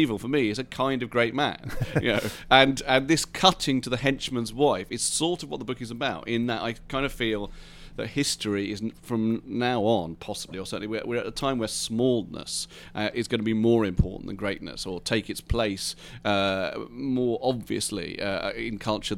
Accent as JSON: {"language": "English", "region": "England", "country": "United Kingdom", "said": "No, I think as an English writer, you don't..."}